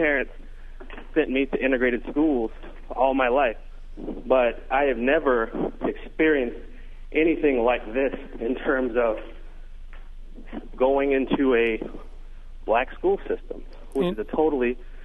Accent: Dallas, Texas, United States; now in Baton Rouge, United States; I'm from Dallas, and I came from a predominantly white school, a white high school in Dallas, well, Mesquite.

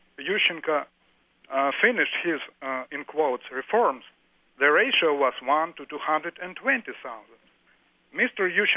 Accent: Kharkiv, Kharkiv Oblast, Ukraine; am Ukrainian and Ukrainian citizen. I voted for Mr. Yanukovych, and my family, I'm originally from Kharkov, it's eastern Ukraine, too. It's the second largest city in Ukraine.

